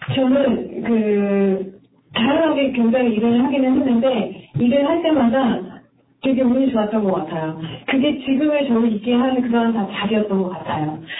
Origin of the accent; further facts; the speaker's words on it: South Korea; 저는 이제 국회에서 한국 사람으로 일을 하는 건데